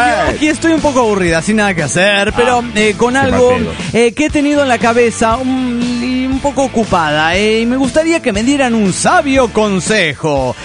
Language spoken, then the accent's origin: Spanish; Cochabamba, Bolivia; soy el insignificante de Cochabamba, Bolivia